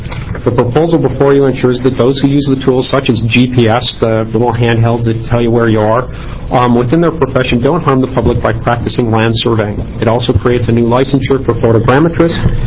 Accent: United States; Mr. Chairman, for the record, I'm from Polk County.

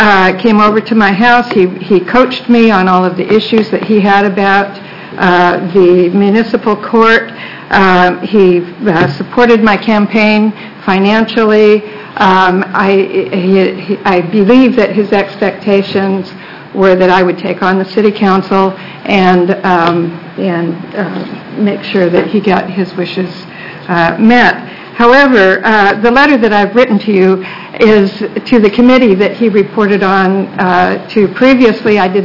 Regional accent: Astoria, Oregon, United States; I live in Astoria. I was I first resided there in 1951, so it is my hometown, though I wasn't born there.

